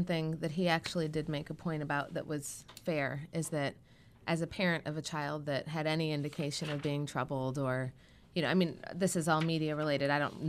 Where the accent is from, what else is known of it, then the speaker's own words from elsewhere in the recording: Chicago, Illinois, United States; Well, Chicago's a funny example. I'm actually from Chicago.